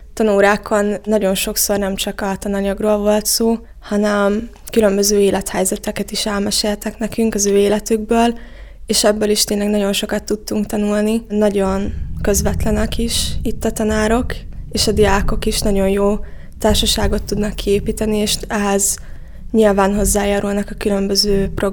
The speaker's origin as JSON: {"language": "Hungarian", "town": "Vaja", "region": "Szabolcs-Szatmár-Bereg", "country": "Hungary", "said": "és Vajáról származom."}